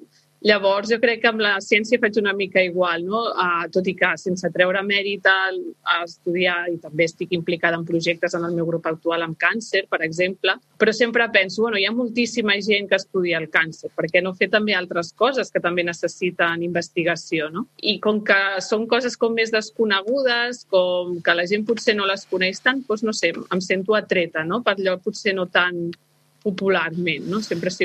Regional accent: Catalonia, Spain; moved away; I sempre m'he sentit molt identificada en aquest grup, en les seves cançons, en català, en la meva llengua.

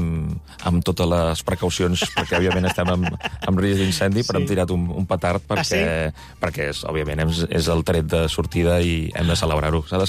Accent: Catalonia, Spain; òbviament, nosaltres som del Penedès i no ens volem moure gaire lluny

